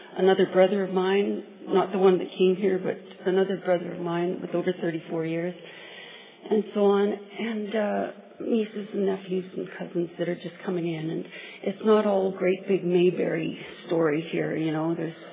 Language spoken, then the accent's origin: English; West Vancouver, British Columbia, Canada; I'm an alcoholic. And I'm from West Vancouver, British Columbia, Canada.